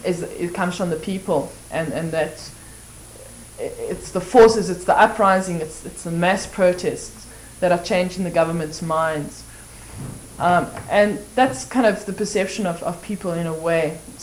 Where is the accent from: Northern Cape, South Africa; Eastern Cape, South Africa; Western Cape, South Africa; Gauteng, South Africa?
Western Cape, South Africa; Cape Town; Okay, I come from Cape Town, which is generally thought of as the liberal centre of South Africa.